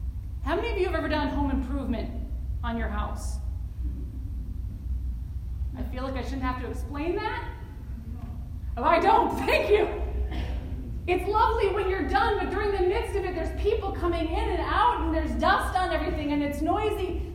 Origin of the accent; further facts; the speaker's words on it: United States; As a society, as an American society, we are so good at working really, really hard.